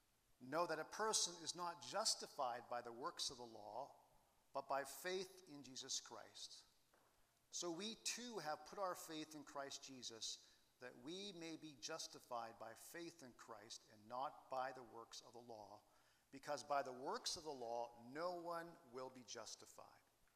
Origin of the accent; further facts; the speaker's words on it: Canada; I had to learn to live as a Canadian because we were Canadians, but I had to learn to live as a Canadian in Canada, as a resident of Canada, full-time for the first time.